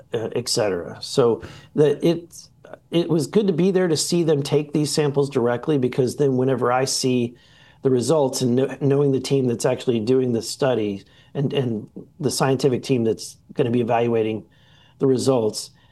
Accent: Missouri, United States; I'm not sure that I buy that theory, but again, I'm from Missouri.

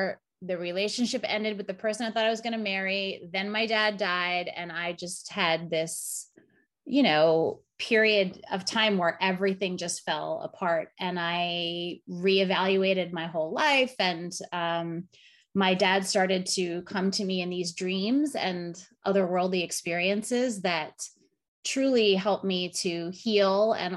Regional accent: New York, United States; I grew up on Long Island and I went to college in Manhattan at Eugene Lang College

